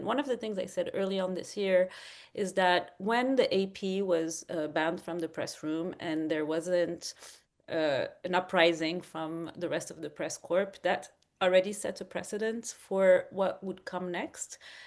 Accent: Morocco; So I'm from Morocco, which is one of the most repressive places for journalists in the world.

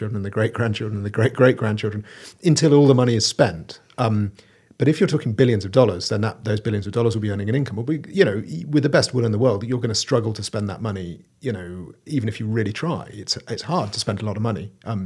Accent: United Kingdom; from speaking as a Brit

